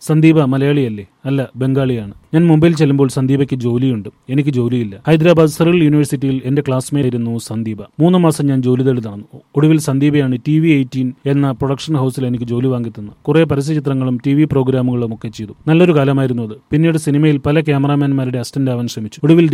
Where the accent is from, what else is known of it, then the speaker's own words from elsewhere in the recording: Puthuppally, Kerala, India; അതെ, കോട്ടയത്തെ പുതുപ്പള്ളിയാണ് എന്റെ നാട്. നാടെന്നും എന്റെ ഒരു നൊസ്റ്റാൾജിയാണ്.